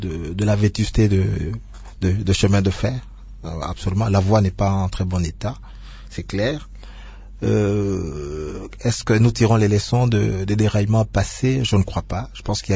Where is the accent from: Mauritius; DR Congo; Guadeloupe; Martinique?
DR Congo; Lubumbashi, Haut-Katanga; Je suis né à Lubumbashi sur Maniema et tout ça. Je suis allé dans ma maison d'enfance dernièrement quand j'étais au Katanga